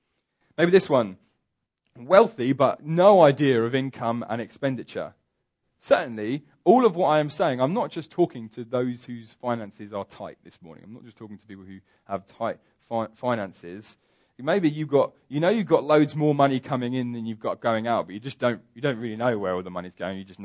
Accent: England, United Kingdom; I know we're English, so none of us like to do that kind of thing.

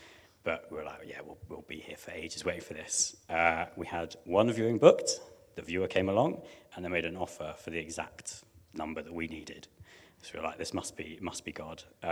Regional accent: United Kingdom; we're British and awkward and polite

